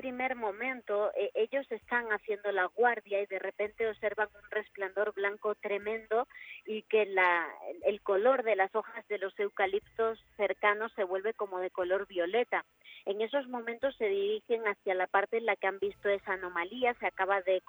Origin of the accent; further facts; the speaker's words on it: Extremadura, Spain; yo nací en Extremadura, he pasado allí prácticamente toda mi vida